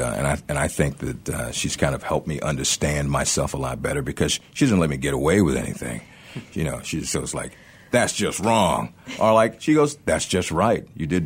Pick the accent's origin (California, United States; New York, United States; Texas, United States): Texas, United States; Dallas; I mean, I grew up in Dallas and you know, back then, I was looking around for a college I could afford.